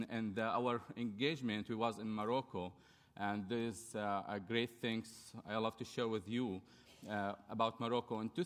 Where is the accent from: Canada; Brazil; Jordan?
Jordan; now in Cincinnati, United States; I'm from Jordan